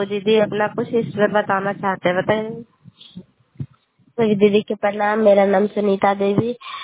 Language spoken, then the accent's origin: Hindi; Kalyanpur, Bihar, India; घर कल्याणपुर वाली, मिर्ची पंचायत प्रखंड चंडी, जिला लंदा का निवासी हूँ।